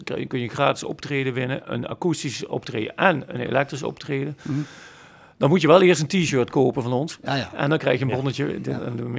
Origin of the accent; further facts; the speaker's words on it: Sint Anthonis, North Brabant, Netherlands; born there; wij drie toevallig, wij komen allemaal uit Sint Tunis, oorspronkelijk.